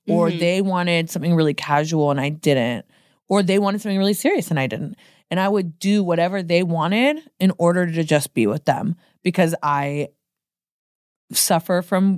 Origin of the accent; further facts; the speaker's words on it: Portland, Oregon, United States; now in Los Angeles, United States; because I'm from Portland. Mm-hmm. So like I know a lot of people. Like Portland's kind of like a small big city